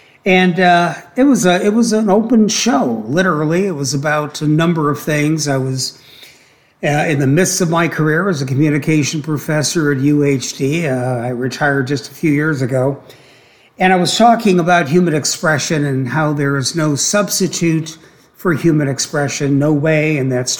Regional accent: Cleveland, Ohio, United States; I was living in, I'm from Cleveland, Ohio, and I couldn't go trick-or-treating

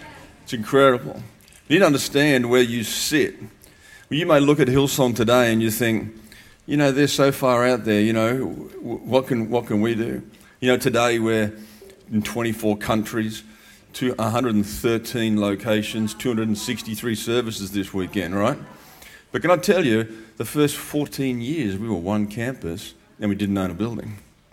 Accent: Australia; now in United States; As another Aussie here in America

